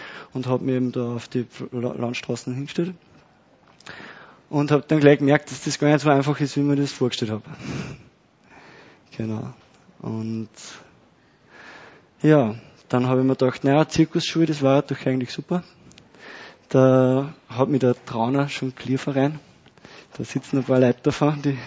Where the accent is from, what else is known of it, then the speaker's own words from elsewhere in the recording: Upper Austria, Austria; accent: Mühlviertel dialect; weil ich habe eh so einen Mühlviertler Dialekt.